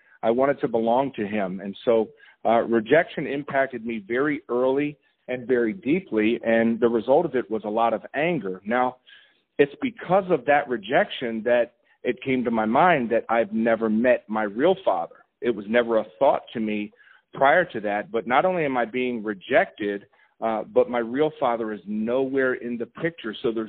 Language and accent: English; Northeast, United States; And I grew up in the Northeast, so for us to go into New York specifically, I would go into Harlem.